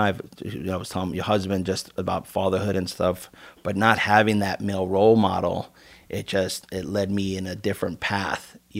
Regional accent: Queens, New York, United States; Growing up in Queens, it was rough. It wasn't like, oh, pretty Queens.

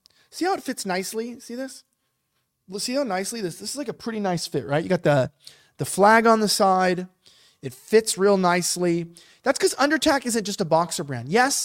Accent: United States; Like, I'm an American.

